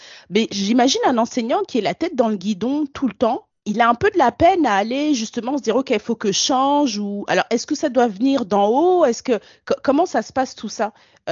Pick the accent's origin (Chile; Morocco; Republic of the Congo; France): France; now in Canada; sachant que je suis française